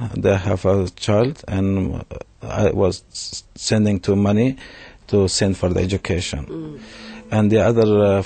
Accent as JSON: {"language": "English", "town": "Mazar-i-Sharif", "region": "Balkh", "country": "Afghanistan", "second_language": "English", "moved": "yes", "lives_now": "Australia", "said": "especially now I'm from Australia, anyone who's go to Afghanistan and especially in Mazar-e-Sharif, my city"}